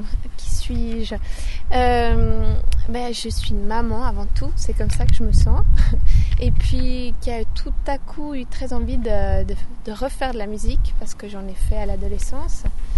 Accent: Genolier, Vaud, Switzerland; Oui, je viens de Genolier, juste au-dessus de Nyon.

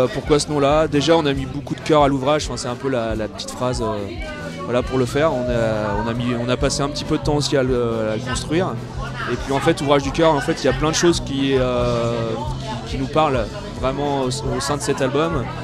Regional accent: Pays de la Loire, France; Alors nous, on vient de France. On a traversé la France pour venir en Suisse. Et on est originaire de Nantes et de la région vendéenne.

